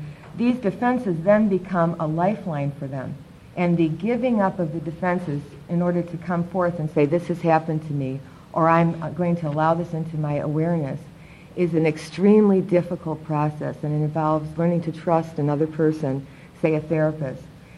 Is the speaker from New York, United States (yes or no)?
no; Chicago, Illinois, United States; I'm from Chicago, Illinois